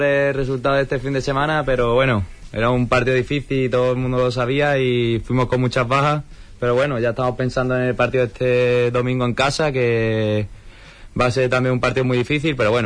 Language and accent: Spanish; Huelva, Andalusia, Spain; tantos buenos momentos que hemos vivido siendo onubense